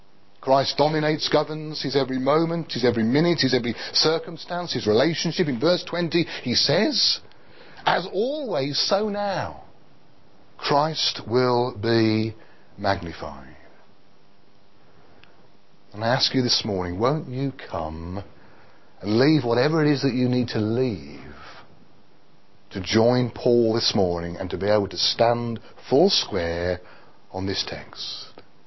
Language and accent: English; Birmingham, West Midlands, United Kingdom; very easy for some of us to want to boast about being a Brummie